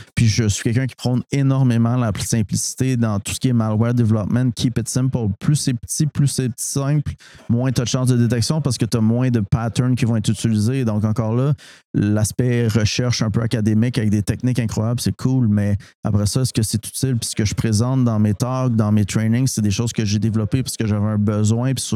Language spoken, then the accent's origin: French; Montréal-Est, Quebec, Canada; born or raised there